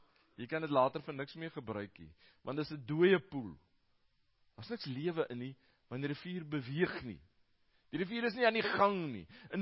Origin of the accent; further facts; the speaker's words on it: Karoo, South Africa; Nou, ek kom uit die Karoo uit, so een rivier is my een wonderlijke ding.